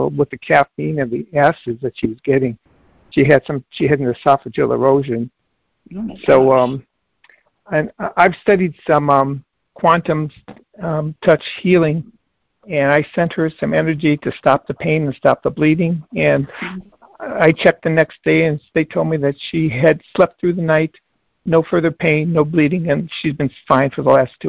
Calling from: Birmingham, Michigan, United States; Okay, I'm calling from Birmingham, Michigan.

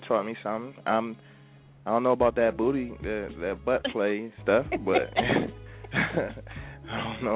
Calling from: Washington, District of Columbia, United States; I'm out D.C.

